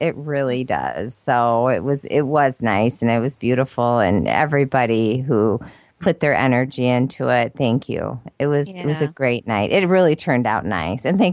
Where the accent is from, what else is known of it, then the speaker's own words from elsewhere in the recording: Canada; I get teased here because I say Paco's because, you know, I'm Canadian